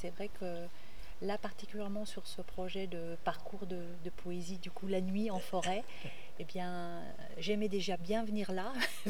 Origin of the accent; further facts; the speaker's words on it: Faverges, Auvergne-Rhône-Alpes, France; Alors moi, je viens du côté d'Annecy.